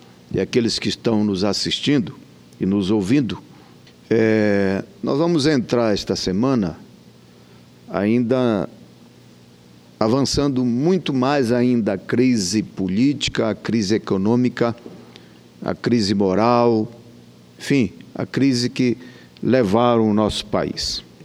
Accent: Pará, Brazil; Ainda lá no meu estado, na Ilha do Marajó, bem perto da região metropolitana, próximo de Belém

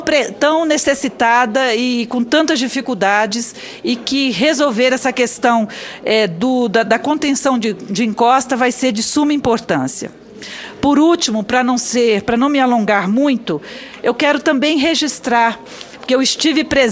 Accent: Espírito Santo, Brazil; Nós que somos capixabas sabemos das dificuldades que o Estado enfrenta

